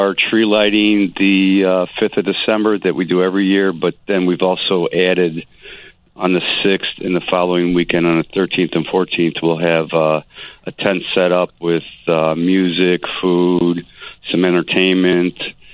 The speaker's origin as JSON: {"language": "English", "town": "Bloomingdale", "region": "Illinois", "country": "United States", "tie": "born or raised there", "said": "I grew up in Bloomingdale, so that was the next town to the west of Addison."}